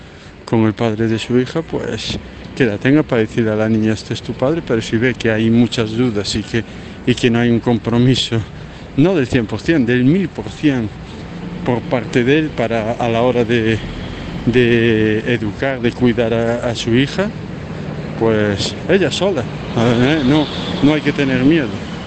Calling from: Santiago de Compostela, Galicia, Spain; de Santiago de Compostela.

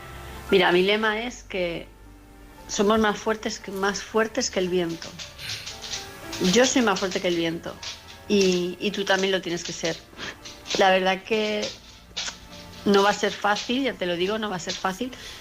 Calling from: Palma, Balearic Islands, Spain; de Palma de Mallorca

